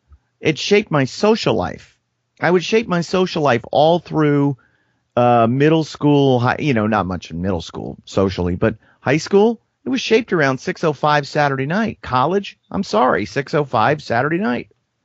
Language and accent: English; New York, United States; born there; no, I was born in New York.